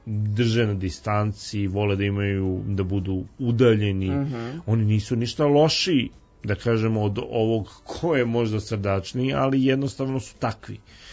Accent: Serbia; Ja kažem, ja sam Srbin, nisam Rus.

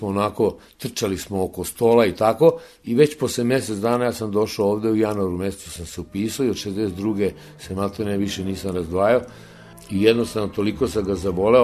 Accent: Zemun, Belgrade, Serbia; born there; Ja sam rođen u Zemunu

